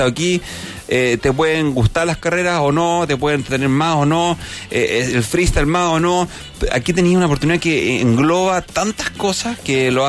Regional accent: Chile; Siempre, pero si somos chilenos, con un poquito una colita al pueblo.

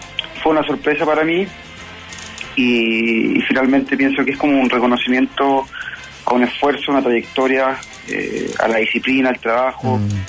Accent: Viña del Mar, Valparaíso, Chile; Yo soy de Viña

